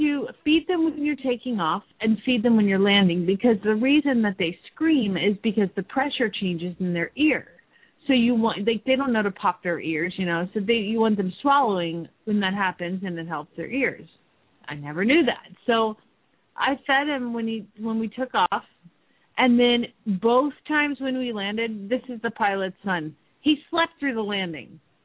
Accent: Phoenix, Arizona, United States

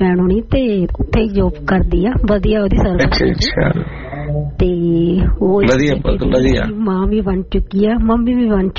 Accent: Punjab, India; moved away; ਉੱਥੋਂ ਇੰਡੀਆ ਤੇ ਮੈਂ ਪੰਜਾਬ ਤੋਂ ਆਈ ਹਾਂ

